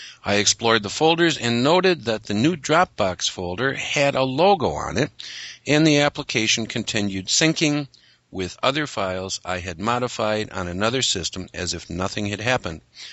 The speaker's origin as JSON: {"language": "English", "country": "Australia", "said": "I am from Australia."}